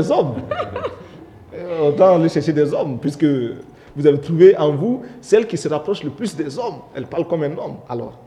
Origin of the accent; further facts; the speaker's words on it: Burkina Faso